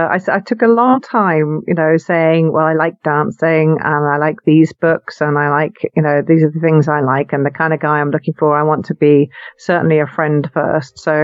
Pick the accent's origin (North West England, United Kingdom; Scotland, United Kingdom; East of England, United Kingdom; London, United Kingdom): Scotland, United Kingdom; Edinburgh; I'm a Scottish girl from Edinburgh, Scotland, UK. And I grew up in Edinburgh. I went to school here